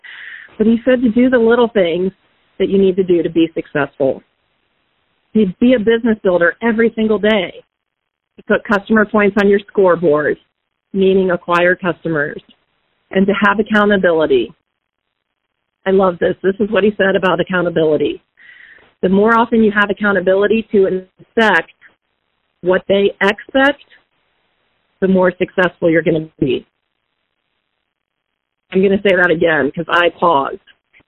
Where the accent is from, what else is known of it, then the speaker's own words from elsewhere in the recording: Marion, Ohio, United States; A lesser-known groundhog in my hometown of Marion, Ohio, is named Buckeye Chuck.